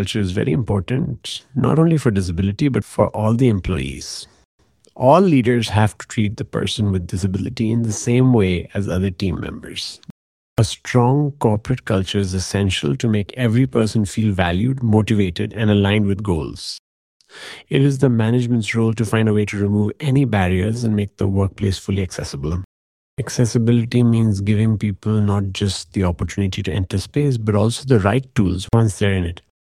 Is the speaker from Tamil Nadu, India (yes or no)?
yes; Chennai, Tamil Nadu, India; I am from Chennai, India.